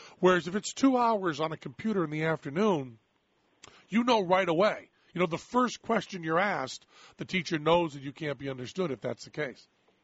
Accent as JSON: {"language": "English", "region": "Massachusetts", "country": "United States", "tie": "born or raised there", "said": "But my hometown was very near Amherst, Massachusetts, the five college area."}